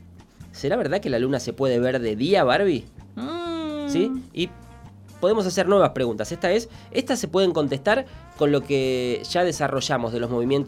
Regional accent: San Lorenzo, Santa Fe, Argentina; also born or lived in Capitán Bermúdez; Yo nací en Capitán Bermúdez, pero hice el colegio secundario ahí en el San Carlos de San Lorenzo.

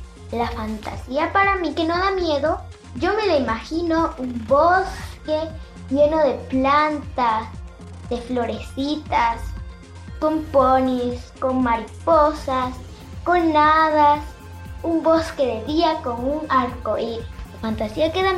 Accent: Zaachila, Oaxaca, Mexico; soy de Oaxaca, de un pueblo de Sachila.

